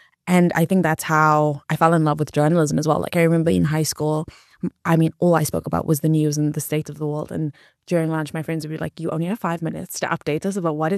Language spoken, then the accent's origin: English; South Africa; But I think we've almost lost that political astuteness as the South African public.